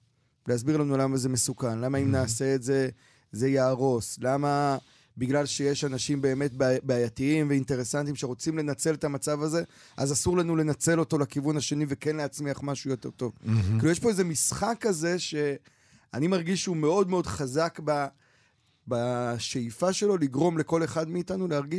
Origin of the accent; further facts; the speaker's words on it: Krayot, Haifa District, Israel; הייתי נוסע, גדלתי בקריות, הייתי נוסע ברכבת